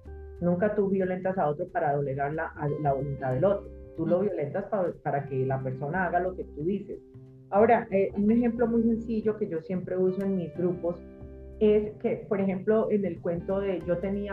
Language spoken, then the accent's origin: Spanish; Colombia; yo soy colombiana